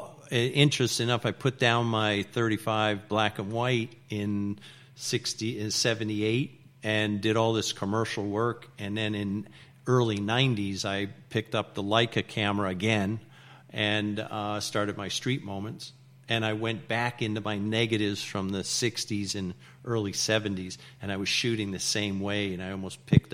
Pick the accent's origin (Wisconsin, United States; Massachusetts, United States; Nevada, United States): Nevada, United States; Reno; born there; And I was born in Reno, so we moved.